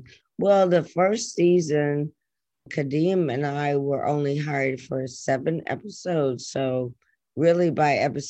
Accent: Atlanta, Georgia, United States; also born or lived in Boston, United States / New York, United States; you know, I was born in Boston and I lived in New York and then I lived in Atlanta and grew up and graduated.

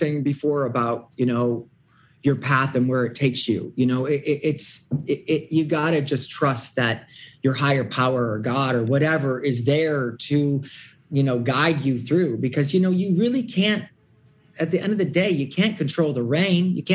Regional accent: Detroit, Michigan, United States; Detroit, Michigan.

